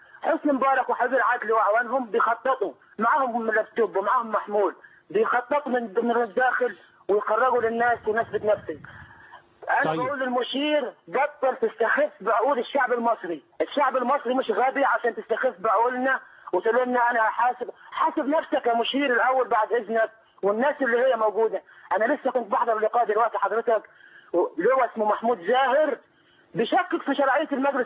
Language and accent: Arabic; Egypt; moved away; احنا حزنا جدا كمصريين في الخارج،